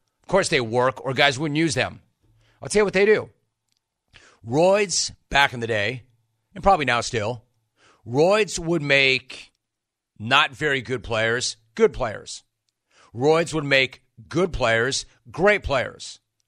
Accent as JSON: {"language": "English", "town": "Los Angeles", "region": "California", "country": "United States", "tie": "born or raised there", "lives_now": "Irvine, United States", "said": "I grew up in West L.A. I spent most of my childhood in the Valley."}